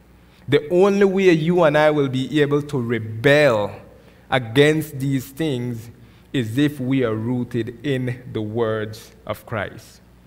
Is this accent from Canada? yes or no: no; Belize; now in Phoenix, United States; Because I'm from Belize where everything is green.